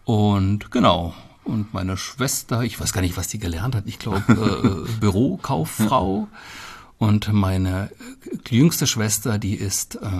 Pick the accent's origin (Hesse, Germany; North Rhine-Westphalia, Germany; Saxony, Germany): Hesse, Germany; Klar, ich bin noch auf Biber groß geworden, wobei groß geworden in meinem Falle ja nicht die richtige Bezeichnung ist. Ich bin dort aufgewachsen.